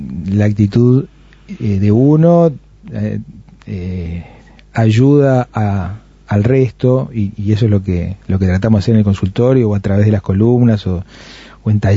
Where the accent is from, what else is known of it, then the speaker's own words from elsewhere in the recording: Uruguay; Los uruguayos no somos argentinos, no somos paraguayos, no somos brasileros